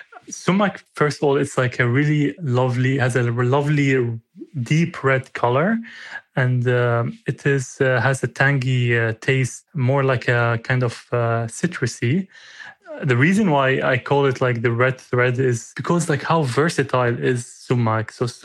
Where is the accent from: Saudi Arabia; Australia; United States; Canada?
Saudi Arabia; English is a second language; also born or lived in Syria; I was actually born in Syria and then was exported directly to Saudi, where my parents were working. And I grew up in Syria, in Saudi, with the Syrian food and the Syrian food tradition.